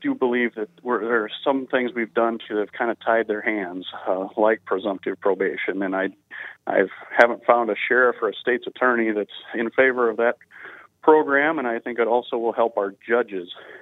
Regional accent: Yankton, South Dakota, United States; Well, I do believe that we do have some good facilities. Like, I'm from Yankton.

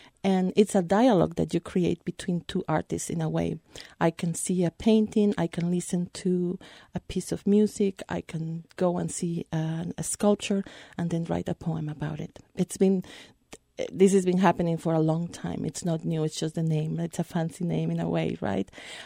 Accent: Veracruz, Mexico; I am originally from Veracruz, Mexico. And in Veracruz, we have for sure, and I know for sure from my mother's side, I have my indigenous roots, and I have what I call the mainstream Mexican, Spanish roots.

